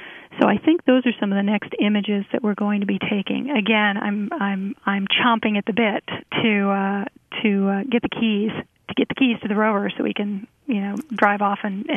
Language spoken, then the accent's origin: English; United States; But you know, as an American, I feel like this is something that would be hard to do anywhere else.